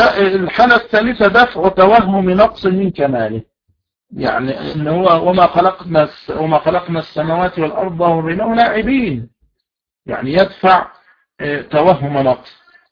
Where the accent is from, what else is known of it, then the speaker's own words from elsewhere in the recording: Mansoura, Dakahlia, Egypt; أذكر كلمة سمعتها منه وأنا شبيب صغير، تصغير شاب، كان عندنا في المنصورة زمان